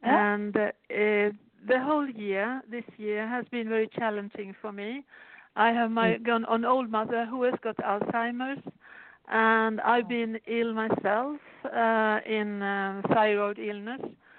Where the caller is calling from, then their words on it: Stockholm, Stockholm County, Sweden; I'm calling from Stockholm.